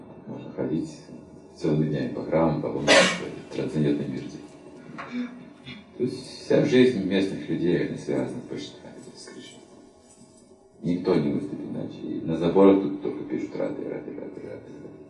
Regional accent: Ukraine; я просто сказал, что я с Украины

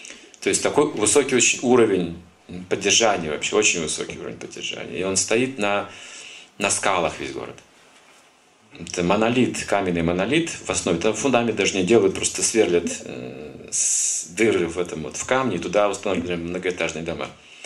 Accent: Kazakhstan; Мы из Казахстана, а кто будет завидовать?

